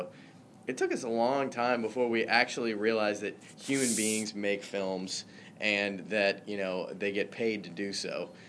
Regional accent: New Orleans, Louisiana, United States; but we grew up in New Orleans. It's kind of like a third world place. We went to prep schools.

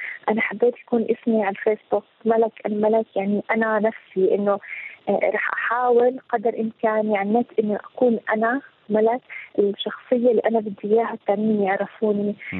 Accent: Jordan; عندنا في الأردن

